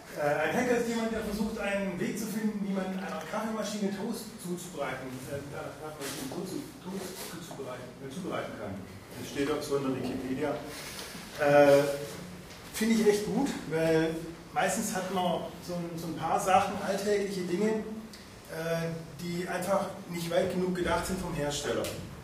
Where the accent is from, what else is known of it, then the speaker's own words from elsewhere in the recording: Baden-Württemberg, Germany; man will erstens mal Geld sparen als Schwabe sowieso